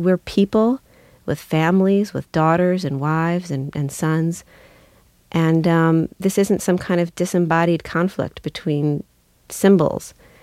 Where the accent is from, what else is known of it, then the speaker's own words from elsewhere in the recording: United States; I come from the United States.